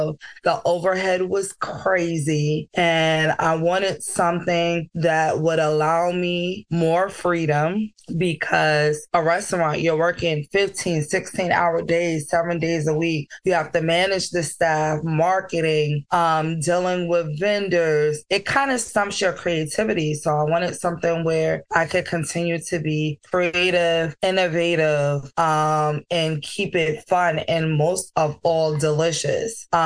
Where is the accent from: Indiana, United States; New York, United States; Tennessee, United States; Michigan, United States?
New York, United States; I'm from New York, so she would expose me to different cultures and different foods.